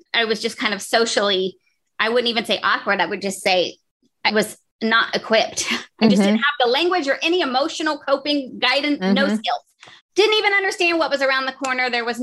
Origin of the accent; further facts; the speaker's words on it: Ohio, United States; I am from the Midwest. I'm an Ohio girl. I was raised the youngest of six kids, and I was born into pretty much a family that was in crisis and conflict.